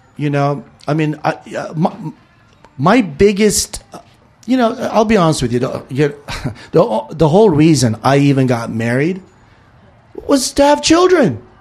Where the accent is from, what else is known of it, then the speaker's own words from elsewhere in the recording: Los Angeles, California, United States; My brother and I, we grew up in Toluca Lake, North Hollywood, one block on the other side of Clybourne, you know, so you got Burbank on the one side and it's LA on the other.